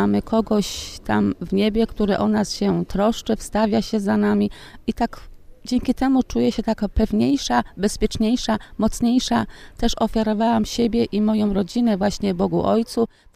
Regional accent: Grodzisk Wielkopolski, Greater Poland Voivodeship, Poland; Też pochodzę z Grodziska Wielkopolskiego.

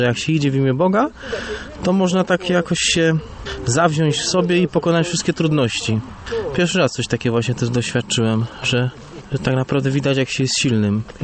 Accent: Kalisz, Greater Poland Voivodeship, Poland; Jestem z Kalisza.

